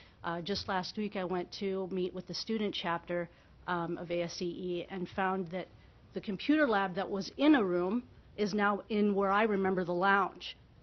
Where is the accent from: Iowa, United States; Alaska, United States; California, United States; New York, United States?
Alaska, United States; Kodiak; growing up in Alaska, in Kodiak from an island and going to a big city like Anchorage, it's a huge kind of culture shift